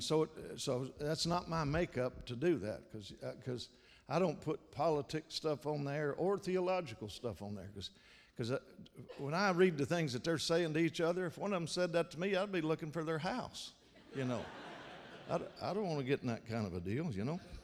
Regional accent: Kentucky, United States; I come from from Kentucky. I come from a long line of talkers

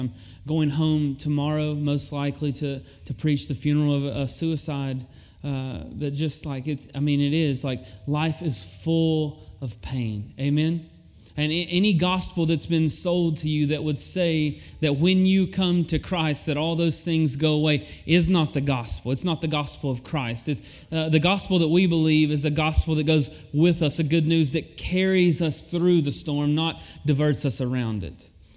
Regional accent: Virginia, United States; I'm from Southwestern Virginia, but I say I'm from Southwest Virginia.

